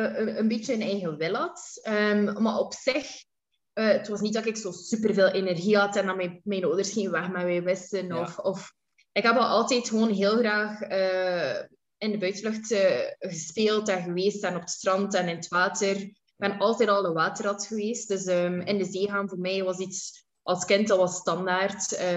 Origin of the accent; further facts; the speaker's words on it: Ostend, West Flanders, Belgium; born there; ja. Geboren in Oostende en 27 jaar oud.